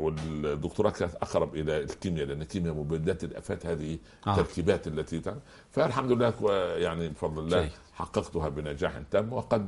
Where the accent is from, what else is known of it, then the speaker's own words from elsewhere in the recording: Egypt; كان عندنا في مصر